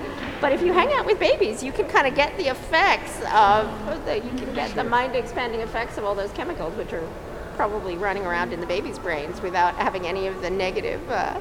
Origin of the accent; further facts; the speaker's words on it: East Coast, United States; now in California, United States; I come from the East Coast, I'm not a native Californian